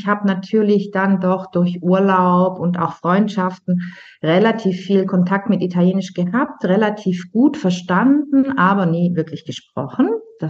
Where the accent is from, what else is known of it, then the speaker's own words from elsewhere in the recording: Baden-Württemberg, Germany; Ich bin in Deutschland bei Stuttgart geboren und aufgewachsen. Mein Papa ist Italiener. Meine Mama ist Deutsche. Ich bin aber selber nicht zweisprachig direkt